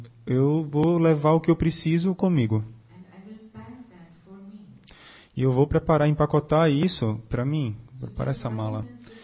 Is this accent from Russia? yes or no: yes; Russia; now in Brazil; Eu vim da Rússia direto para cá. Lá é frio na Rússia, sempre frio.